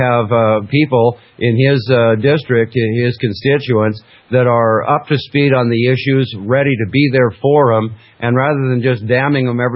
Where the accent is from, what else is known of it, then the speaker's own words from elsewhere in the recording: Alaska, United States; You know, I was raised up in Alaska